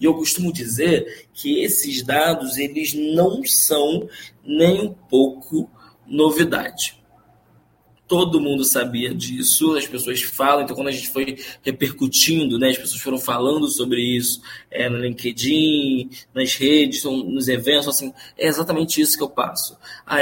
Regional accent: Rio de Janeiro, Brazil; sou nascido e criado na Zona Oeste, aqui do Rio, uma periferia, né, fica no Campo Grande, sou de Campo Grande

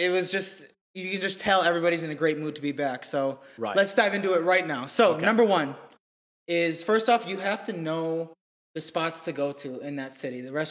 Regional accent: Minnesota, United States; now in Los Angeles, United States; My hometown of Minnesota is all back. It's just great. Weather's kind of decent.

